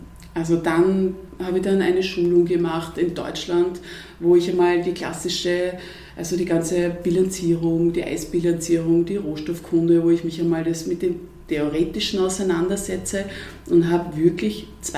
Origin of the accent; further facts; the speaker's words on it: Vienna, Austria; ich bin ja Wienerin